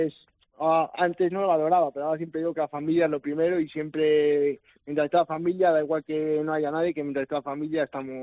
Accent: Castile and León, Spain; yo era, vengo de un pueblo de Valladolid, un pueblito pequeño, y mi futuro era la agricultura

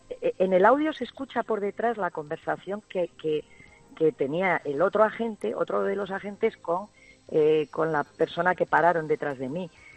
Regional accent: Spain; y yo le digo que porque soy española

